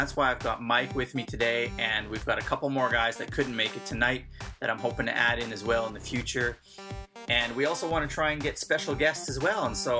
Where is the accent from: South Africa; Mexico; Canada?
Canada; I'm originally from Canada. I know what you're thinking. It's a hockey country.